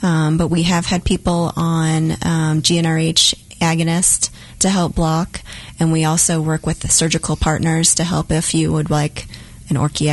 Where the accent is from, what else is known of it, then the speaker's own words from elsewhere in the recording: Wichita, Kansas, United States; I'm originally from Kansas, grew up in Wichita